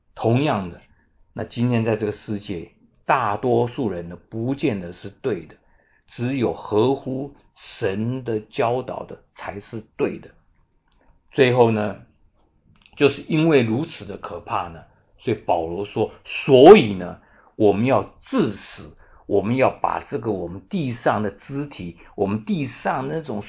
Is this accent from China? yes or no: no; Taiwan; now in United States; 像我从台湾来，当然我会顾念一些台湾，可是台湾也有一些枷锁。可是我既然来到了美国